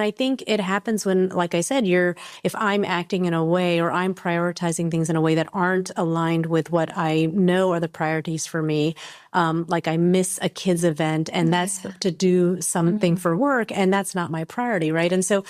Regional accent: United States; Well, I grew up in the United States, but I'm Chinese.

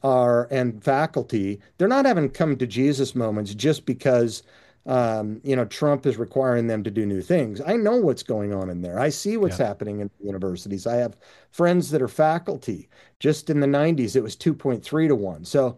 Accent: Indiana, United States; they got mediated to us right here in my home state of Indiana

